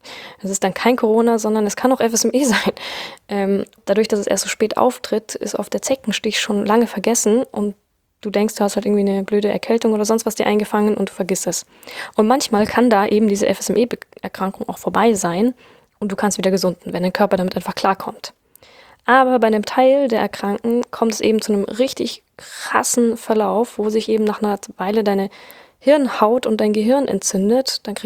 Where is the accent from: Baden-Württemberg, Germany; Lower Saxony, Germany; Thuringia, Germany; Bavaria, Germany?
Bavaria, Germany; Bayern, wo ich herkomme